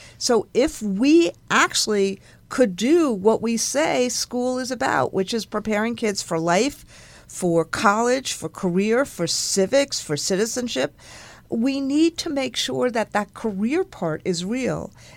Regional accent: New York, United States; If a kid, like in my home state in New York, mistakenly goes into a wrong driveway, it's not met with shots.

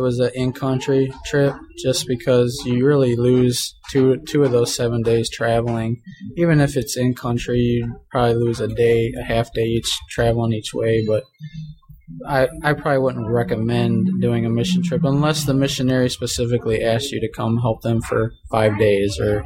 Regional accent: Brunswick, Ohio, United States; I'm from Brunswick, Ohio, and I've been the youth pastor for about 7 years full-time.

